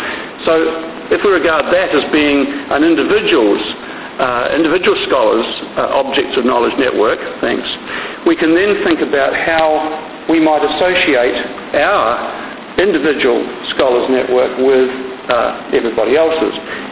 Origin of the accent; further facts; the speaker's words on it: New Zealand; accent: New Zealand; I'm not going to apologise for my accent, but I will apologise for the New Zealand English spelling on the slides for those that are upset by that.